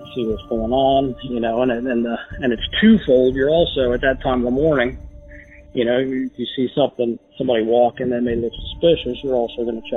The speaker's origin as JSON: {"language": "English", "country": "United States", "tie": "born or raised there", "said": "And I grew up in Claremont County."}